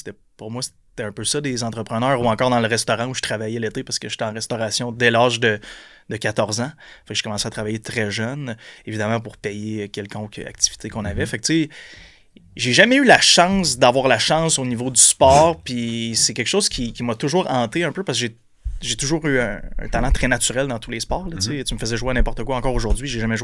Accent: Percé, Quebec, Canada; Moi, j'étais un petit gars de la Gaspésie, de Percé. J'ai grandi à Percé, dans le fin fond de la Gaspésie. Le village est fermé l'été.

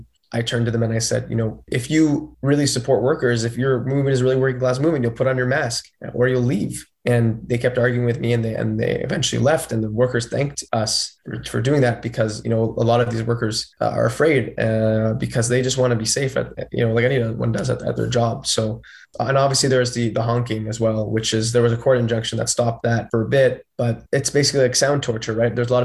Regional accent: Montreal, Quebec, Canada; my parents live in Montreal, right? They're watching it. I'm from Montreal

